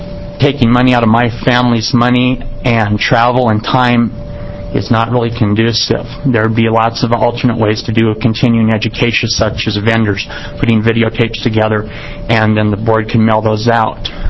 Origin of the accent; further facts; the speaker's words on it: Pendleton, Oregon, United States; I'm from Pendleton, Oregon.